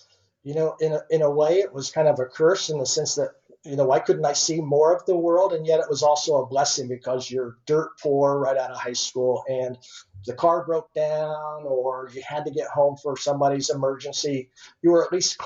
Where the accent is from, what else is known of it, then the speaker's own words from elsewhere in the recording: Indiana, United States; So I did grow up in Indiana. You know, I grew up in North Central Indiana.